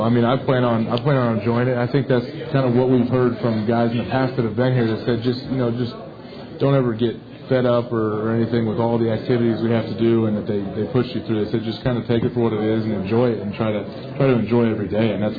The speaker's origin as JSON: {"language": "English", "region": "Ohio", "country": "United States", "said": "I'm from Ohio, and high school football is pretty big in Ohio, at least we think it is."}